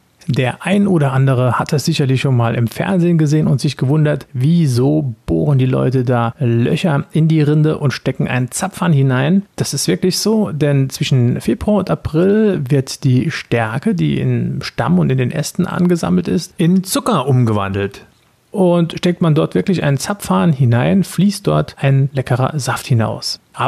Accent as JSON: {"language": "German", "country": "Germany", "moved": "yes", "lives_now": "France", "said": "Ich wohne seit vielen Jahren jetzt schon in Frankreich und als Deutscher"}